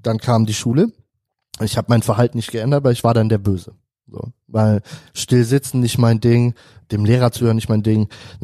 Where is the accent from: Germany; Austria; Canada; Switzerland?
Germany; Schleswig-Holstein; Den Ort ist Schleswig-Holstein halt. Und sehr ländlich. Zwischen Heide und Rendsburg.